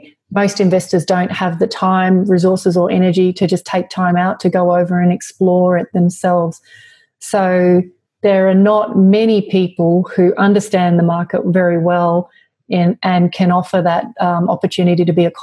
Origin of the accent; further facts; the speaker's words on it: Australia; I kind of feel like as an Australian who's been investing here for a couple of decades now, I love the Australian market from the viewpoint of stability.